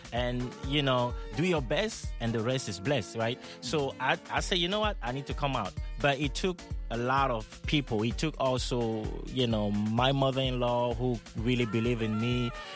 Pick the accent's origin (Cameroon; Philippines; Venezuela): Cameroon; now in United States; Like I'm coming from Cameroon, people coming from Senegal, people coming from Jamaica, coming for the American dream.